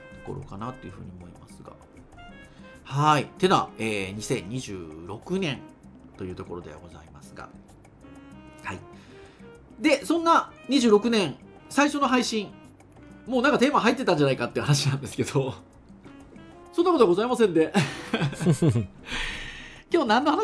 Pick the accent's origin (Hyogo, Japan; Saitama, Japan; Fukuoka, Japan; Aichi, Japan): Fukuoka, Japan; 私もまあ福岡生まれ福岡育ち、